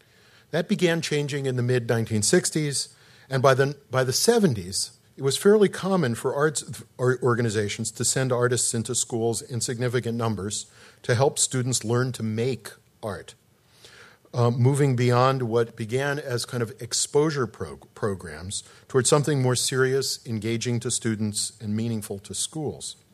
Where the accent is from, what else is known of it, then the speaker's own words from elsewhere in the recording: Chicago, Illinois, United States; My hometown, Chicago, has a rather special role in the history of teaching artists.